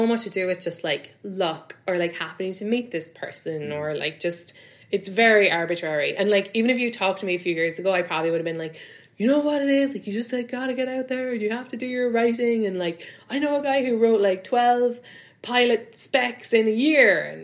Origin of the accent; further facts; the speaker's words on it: London, United Kingdom; Because like, I come from London where, you know, like, you do a few shows a week and you get like £60, £100